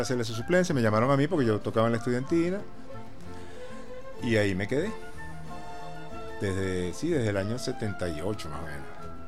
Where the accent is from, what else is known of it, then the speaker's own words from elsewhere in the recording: Venezuela; Pero como venezolano yo tengo que defender primero mi música.